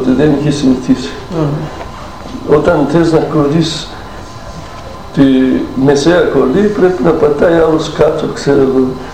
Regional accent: Filida, Greece; Εκεί μαζεύονταν κάθε μέρα μερακλίδες παιδιά από το χωριό μου, από τη Φιλίδα και παίζανε. Και εγώ τότε πολύ μικρός, άλλο να ήμουν 7-8 χρόνια, ούτε.

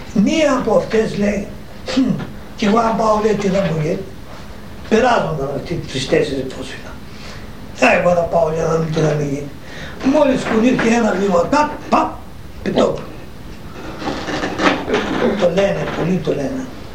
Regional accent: Rachouvitsa, Greece; Αλλά έχει και μια ιστορία από το χωριό μου, από τη Ραχουβίτσα.

